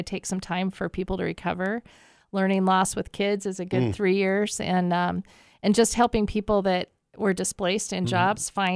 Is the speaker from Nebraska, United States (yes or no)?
yes; Holdrege, Nebraska, United States; I grew up in Holdridge, but we also ranch. Yeah, but we ranch in the Sand Hills, and the closest town is Nenzel, population 20.